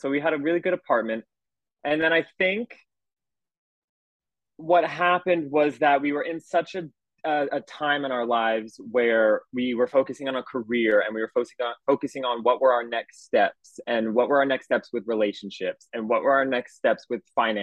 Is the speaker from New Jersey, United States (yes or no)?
yes; New Jersey, United States; I grew up in South Jersey, right near where you grew up.